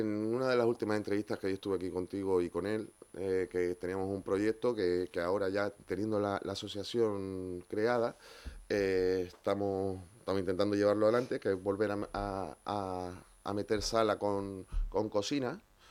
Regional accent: Canary Islands, Spain; a pesar de haber nacido en Gran Canaria, yo me siento majorero. Yo llevo desde que tengo 8 años en la isla, me he

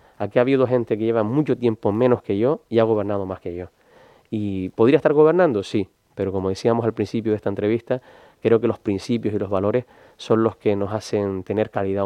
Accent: Morro Jable, Canary Islands, Spain; cuando voy a mi pueblo, cuando voy a Morrojable

